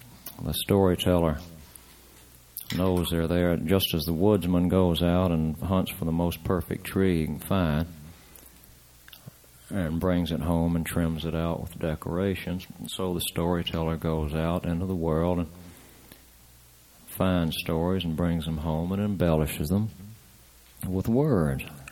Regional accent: St. Augustine, Florida, United States; I come from St. Augustine.

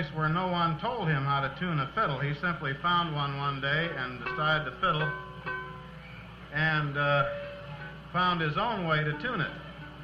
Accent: Montana, United States; we're from Montana. We think of Montana as our home, even though we live in New York State now.

